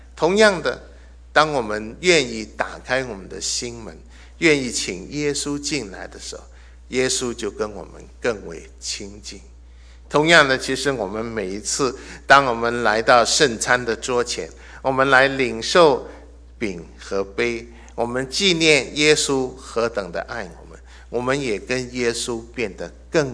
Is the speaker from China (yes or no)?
yes; China; 这是很自然的，我想我们中国人最了解。